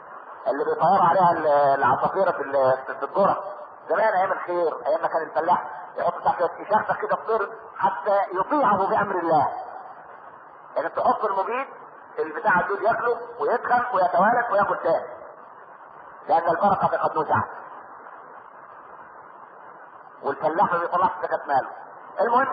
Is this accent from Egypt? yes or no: yes; Egypt; احنا ما كناش كمصريين نتقي الله في دولتنا.